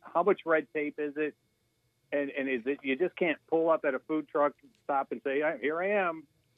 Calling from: Chesterton, United States; Chesterton.

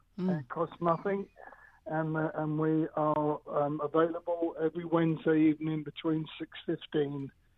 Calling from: Marston's Mills, Massachusetts, United States; I'm calling actually from Marston's Mills, Cape Cod Church of Christ, where we run the Celebrate Recovery program.

